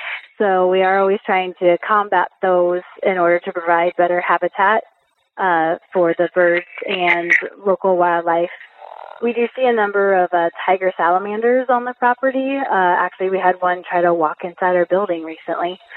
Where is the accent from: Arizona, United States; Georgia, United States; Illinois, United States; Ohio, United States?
Ohio, United States; So I'm originally from Ohio, and when I first moved here in 2014, the first new bird I saw was a magpie, which we don't have back east.